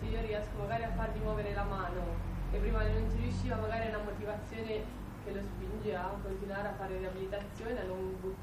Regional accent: Perugia, Umbria, Italy; vengo da Perugia

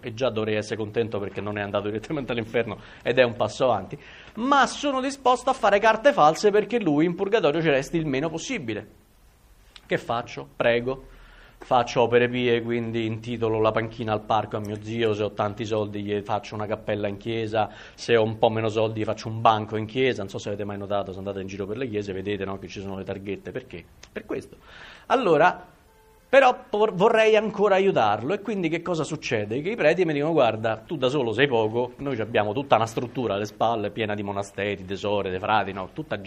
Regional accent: Rome, Lazio, Italy; E io li posso capire in quanto romano

